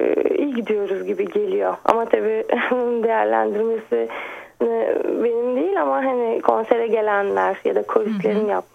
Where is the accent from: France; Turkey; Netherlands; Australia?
France; Paris, Île-de-France; Ben 84 doğumluyum, Paris doğumluyum.